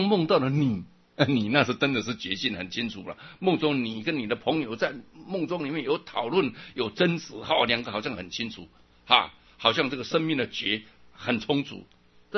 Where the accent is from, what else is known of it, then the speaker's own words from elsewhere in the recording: China; 所以我们中国人是真的尊老敬贤的